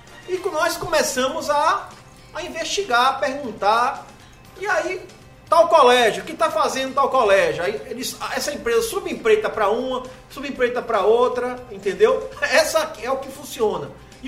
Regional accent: Ilhéus, Bahia, Brazil; Nasci e me criei em Ilhéus

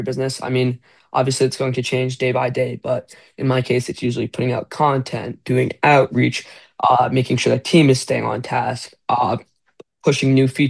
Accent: New York, United States; I'm from New York.

